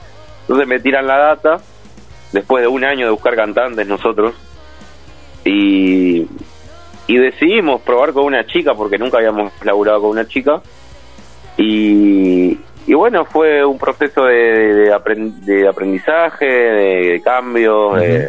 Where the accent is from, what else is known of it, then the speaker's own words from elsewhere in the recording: Rojas, Buenos Aires Province, Argentina; now in Rosario, Argentina; Yo vengo de una ciudad más chica, hace 10 años que vivo en Rosario.